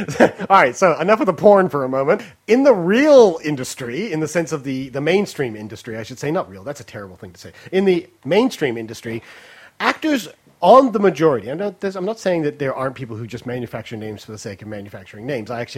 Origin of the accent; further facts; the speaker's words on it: Melbourne, Victoria, Australia; I grew up in Melbourne